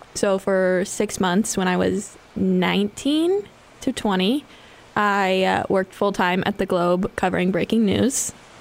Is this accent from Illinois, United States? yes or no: no; Minneapolis, Minnesota, United States; I'm from Minneapolis, Minnesota, but I just graduated from Boston University in May and started here in June.